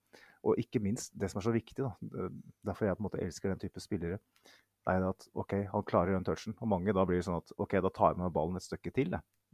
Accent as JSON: {"language": "Norwegian", "town": "Løten", "region": "Innlandet", "country": "Norway", "said": "jeg kom fra Løten tross alt."}